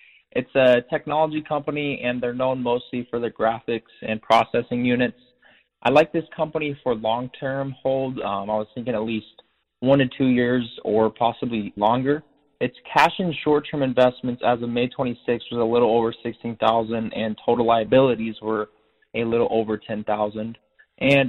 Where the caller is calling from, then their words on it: Boise, Idaho, United States; I'm from Boise, Idaho.